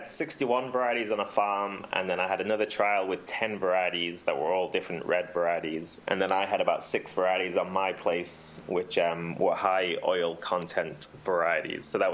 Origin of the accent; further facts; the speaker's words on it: United Kingdom; now in United States; so I'm not from America. I'm British.